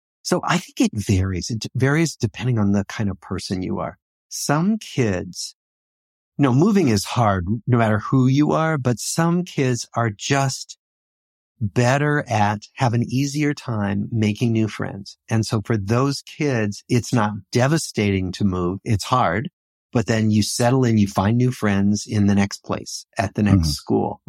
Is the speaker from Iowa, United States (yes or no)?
yes; Des Moines, Iowa, United States; born or raised there